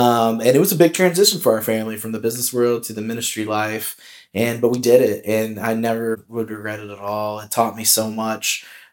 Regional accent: Webb City, Missouri, United States; I'm originally from Webb City, Missouri is where I'm from. So that's a suburb of Joplin. It's a town of about 12,000 people.

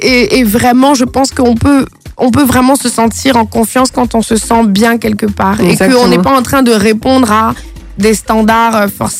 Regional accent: Quebec, Canada; je viens du Québec, donc j'ai le droit.

